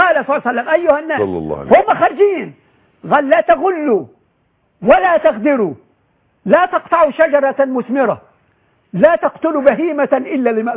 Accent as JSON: {"language": "Arabic", "country": "Egypt", "said": "عندنا في مصر في القاهره هنا"}